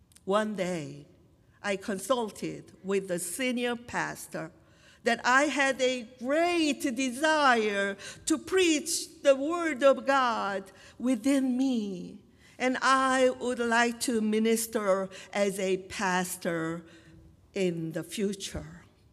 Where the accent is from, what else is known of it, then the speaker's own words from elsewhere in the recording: South Korea; It may have been unconsciously formed while I was growing up in Korea through educational, cultural, and societal influences.